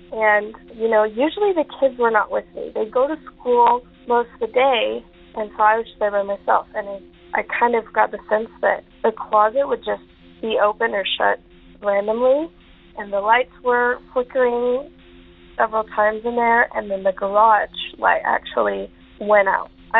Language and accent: English; Utah, United States; And I'm originally from Utah, so I was in Utah at the time.